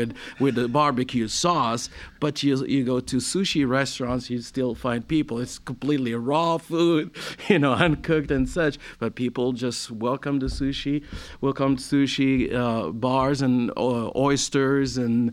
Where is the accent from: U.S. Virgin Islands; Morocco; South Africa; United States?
Morocco; either people consider you a prince when you say I'm from Morocco, or another Mexican or another Indian.